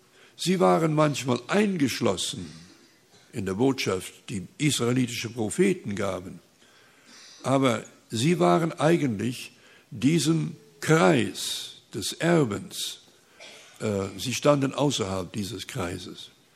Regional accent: Saskatchewan, Canada; im Norden Saskatchewans, wo ich aufgewachsen bin.

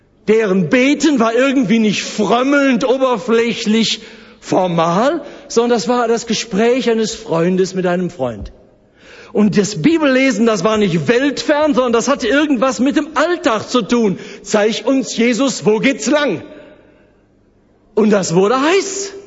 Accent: North Rhine-Westphalia, Germany; Ich komme aus dem Ruhrgebiet, da ist Fußball eine Religion.

